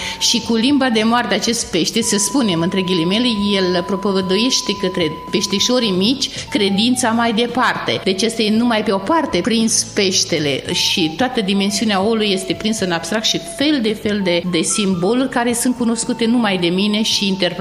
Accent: Romania; cu mândrie pot să mă bat cu pumnul în piept că într-adevăr sunt româncă

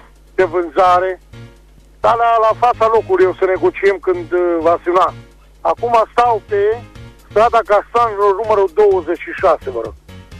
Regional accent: Reșița, Caraș-Severin, Romania; Sunt din Reșița

